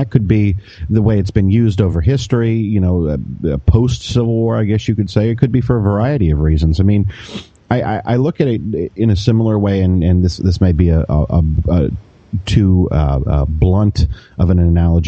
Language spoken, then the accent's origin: English; Colorado, United States; also born or lived in Indiana / New York City; growing up mostly as a Yankee, I guess you could call me, you know, I grew up in Colorado, then I lived in Indiana, and then moved out to New York City.